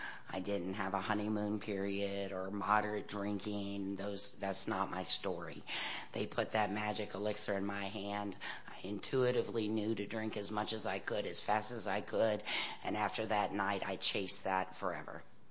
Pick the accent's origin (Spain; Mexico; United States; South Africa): United States; Kentucky; I say I'm from Kentucky. We got bourbon, beautiful horses, and fast women.